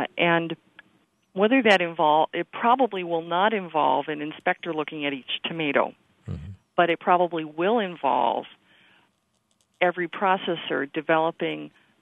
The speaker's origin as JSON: {"language": "English", "region": "Iowa", "country": "United States", "tie": "born or raised there", "said": "I grew up in Iowa, and so I'm familiar with what the Upper Midwest faces in terms of growing conditions"}